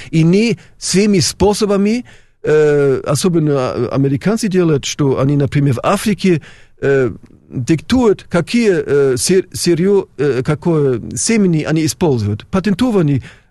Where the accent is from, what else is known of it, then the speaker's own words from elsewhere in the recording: Germany; Я, например, вырос в Германии 60-70-80 года.